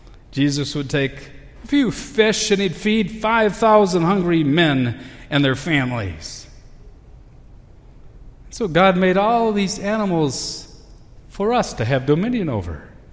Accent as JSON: {"language": "English", "region": "Minnesota", "country": "United States", "tie": "born or raised there", "said": "I grew up in Minnesota where the state sport was fishing."}